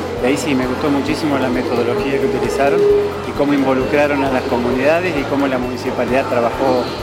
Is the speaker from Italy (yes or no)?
no; Argentina; de Argentina, soy profesor universitario de marketing y de estrategia.